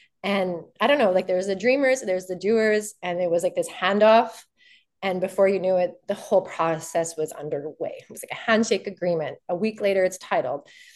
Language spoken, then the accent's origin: English; Canada; And we got back home to Canada. We're originally from Canada.